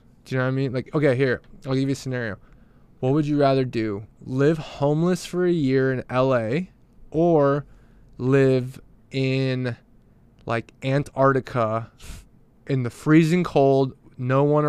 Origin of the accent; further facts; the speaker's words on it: Minnesota, United States; also born or lived in Salt Lake City; But like where I grew up in like Minnesota, right?